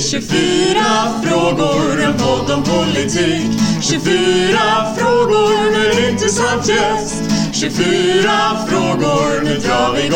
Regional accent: Greby, Västra Götaland County, Sweden; Växte upp mitt ute ingenstans. Och det vore en överdrift att kalla det ett samhälle. Det var mer ett geografiskt område som råkade innefatta ett par hus, och det heter Greby. Ligger mellan Väring och Tidan

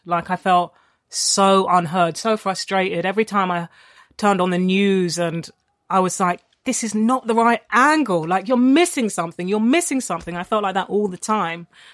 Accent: London, United Kingdom; we were both two kids with single mums, you know, growing up in South London.

